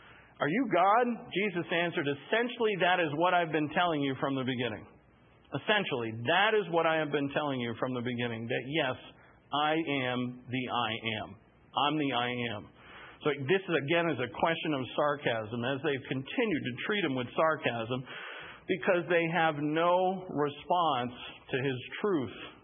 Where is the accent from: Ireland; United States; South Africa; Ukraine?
Ireland; I'm an Irishman.